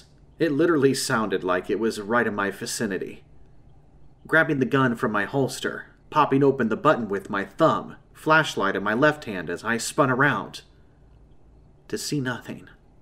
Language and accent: English; Michigan, United States; I'm born and raised in Michigan, and I love the outdoors